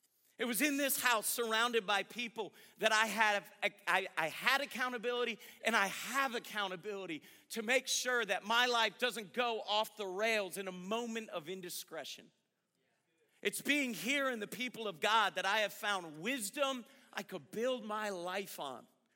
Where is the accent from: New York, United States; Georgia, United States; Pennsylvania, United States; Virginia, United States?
Georgia, United States; It's from growing up in Georgia.